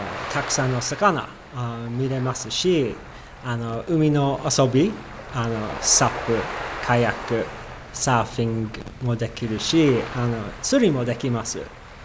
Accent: United Kingdom; Japanese is a second language; now in Takahama, Japan; もともとイギリス出身で、今年の3月京都市から来ました、

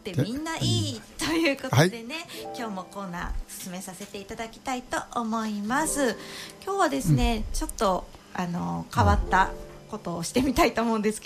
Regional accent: Maizuru, Kyoto, Japan; 私はですね、現在38歳、この舞鶴で生まれ育ちました。

